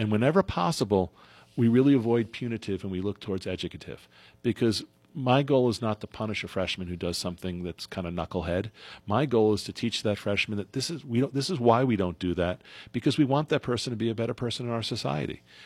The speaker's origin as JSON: {"language": "English", "region": "East Coast", "country": "United States", "tie": "born or raised there", "said": "I said earlier this feels more Midwestern than the East Coast, because I grew up on the East Coast."}